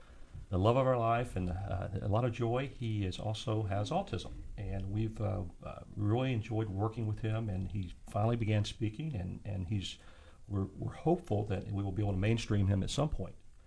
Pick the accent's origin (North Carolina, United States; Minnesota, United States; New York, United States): North Carolina, United States; Shelby; I grew up in North Carolina, Shelby, North Carolina, foothills of the Appalachian Mountains, and then later in Chapel Hill, North Carolina.